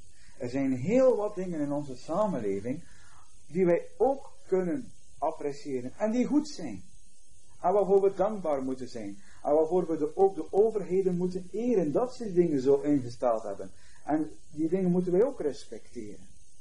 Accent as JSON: {"language": "Dutch", "country": "Belgium", "said": "Enerzijds zijn wij Belgen en maken we deel uit van ons Belgenland"}